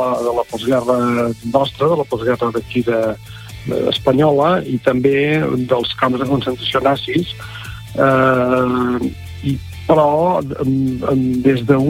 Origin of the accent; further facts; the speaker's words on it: Calonge, Catalonia, Spain; also born or lived in Palamós; jo sóc fill de Calonge. Vaig néixer al poble de Calonge, vaig viure fins als 10 anys, que després vaig anar a viure a Palamós